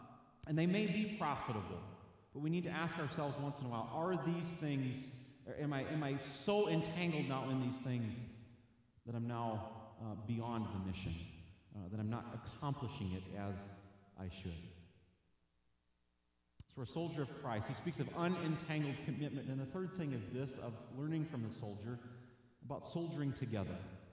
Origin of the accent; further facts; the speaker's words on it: Illinois, United States; I'm from Illinois. You'll have to forgive me.